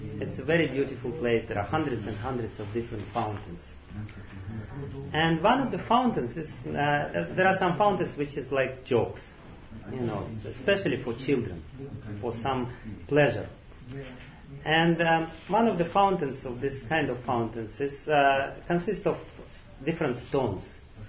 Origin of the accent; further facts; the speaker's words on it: Russia; We are in Germany, you know, we should be right in time. You know, and I'm from Russia.